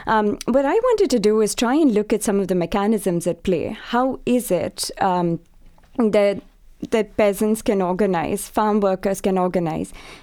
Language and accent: English; India; I've been interested in peasants because I come from India.